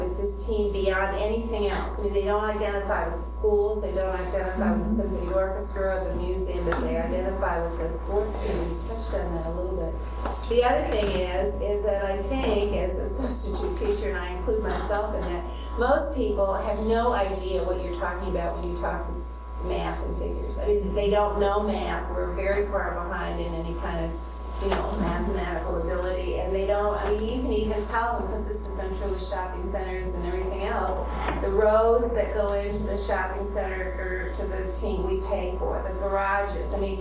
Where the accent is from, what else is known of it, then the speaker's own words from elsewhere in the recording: Denver, Colorado, United States; I come from Denver